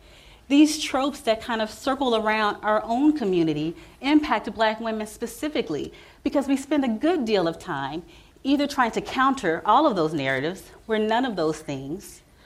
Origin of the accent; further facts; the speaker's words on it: Midwest, United States; So I was raised in the Midwest by a family that pretty much migrated from the South.